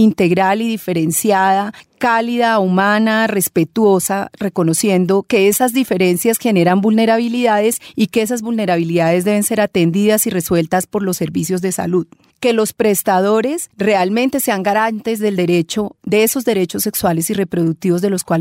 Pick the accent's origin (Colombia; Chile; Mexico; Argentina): Colombia; yo creo que como sociedad colombiana y como entidades de gobierno